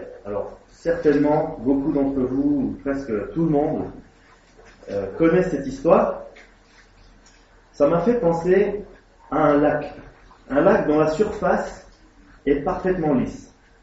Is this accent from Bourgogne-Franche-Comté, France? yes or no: yes; Bourgogne-Franche-Comté, France; Moi, je suis d'origine suisse. Et on est. Je suis suisse, mais j'ai grandi en Franche-Comté, anémone et alsacienne de Côme. Après avoir habité un moment dans le Haut-Doubs en Franche-Comté